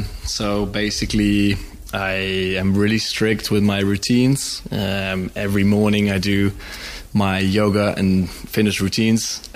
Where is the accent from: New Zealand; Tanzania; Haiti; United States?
Tanzania; also born or lived in Brighton, United Kingdom; So I was born in the UK, in Brighton, and literally 3 weeks after I was born, my parents went back to Tanzania, to Africa